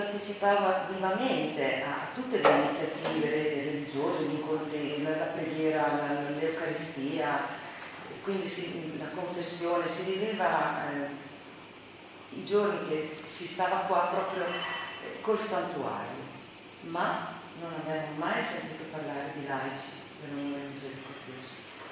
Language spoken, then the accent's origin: Italian; Cesena, Emilia-Romagna, Italy; vengo da Cesena